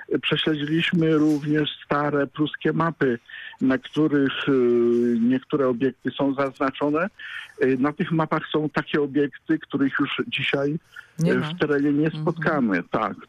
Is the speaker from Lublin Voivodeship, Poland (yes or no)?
yes; Lublin Voivodeship, Poland; now in Nekla, Poland; Tak, pochodzę z Lubelszczyzny. Przed 40 laty trafiłem do gościnnej Nekli, ale w tej chwili czuję się neklaninem i tutaj pozostanę